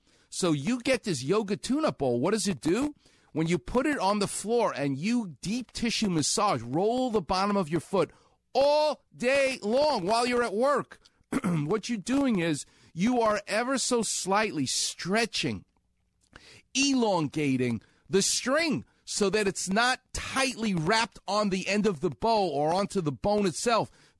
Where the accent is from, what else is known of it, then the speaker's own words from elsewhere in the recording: New York, United States; because I'm from New York, so it sounds like yogurt